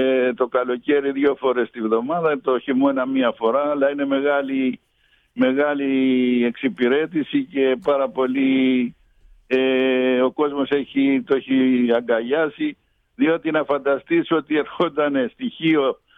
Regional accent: Oinousses, North Aegean, Greece; Από τις Ινούσες, εκεί γεννήθηκα, εκεί μεγάλωσα, εκεί τελείωσε το σχολείο.

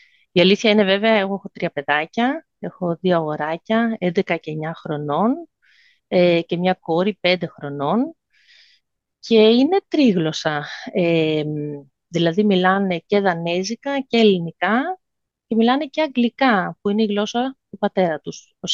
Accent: Greece; first language Danish; also born or lived in Denmark; Δεν ήξερα καθόλου ελληνικά. Δηλαδή ξεκίνησα με το να μιλάω μόνο δανέζικα και όταν μετακομίσαμε οικογενειακώς στην Ελλάδα, ξεκίνησα και το δημοτικό. Και ήμουνα στην Ελλάδα από το δημοτικό μέχρι το λύκειο.

